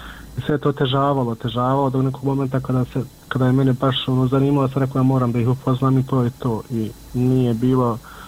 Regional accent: Miljevina, Republika Srpska, Bosnia & Herzegovina; mi smo svi gore iz Miljevine

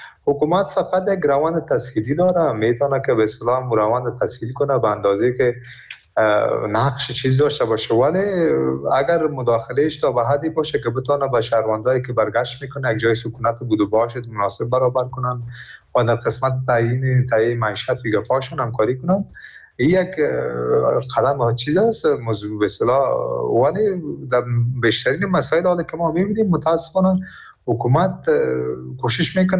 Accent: Afghanistan; به عنوان یک افغانی که در داخل افغانستان زندگی میکنم

